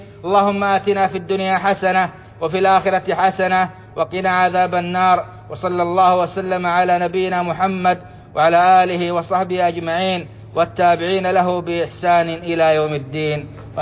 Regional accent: Saudi Arabia; بلادنا السعودية

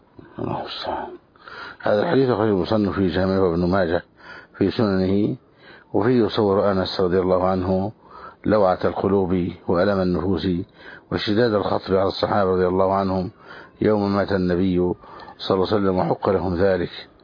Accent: Egypt; عندنا في مصر

